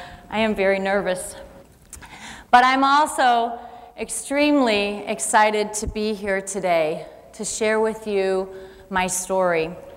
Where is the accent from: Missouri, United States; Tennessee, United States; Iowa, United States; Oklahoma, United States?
Missouri, United States; St. Louis; I am from St. Louis here, and I am a local housewife, stay-at-home mom here in St. Louis.